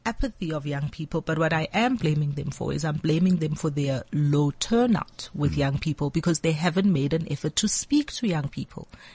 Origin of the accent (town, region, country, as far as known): South Africa